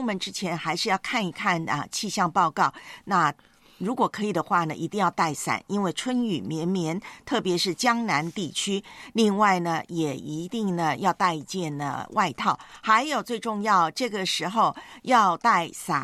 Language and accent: Chinese; Taiwan; 在我的老家台湾呢，有一句俗语说什么呢？春天后母脸。